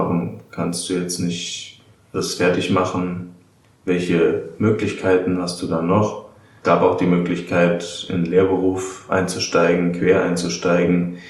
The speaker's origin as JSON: {"language": "German", "town": "Darmstadt", "region": "Hesse", "country": "Germany", "said": "Ich komme aus Darmstadt, ich bin 28 Jahre"}